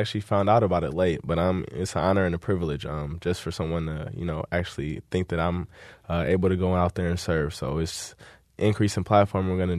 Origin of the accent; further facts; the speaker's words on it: Inkster, Michigan, United States; Inkster City, that's just my hometown. You know, I'm a lifelong resident of the city. I grew up just knowing everyone